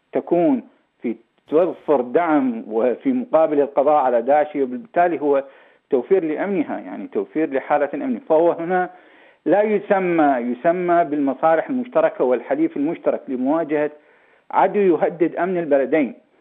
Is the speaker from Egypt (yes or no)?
no; Iraq; أنا كمواطن عراقي يجب أن يكون عندي لدي حس أمني